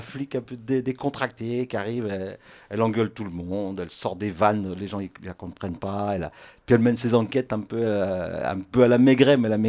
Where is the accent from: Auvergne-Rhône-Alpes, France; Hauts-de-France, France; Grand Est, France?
Auvergne-Rhône-Alpes, France; Moi, je suis savoyard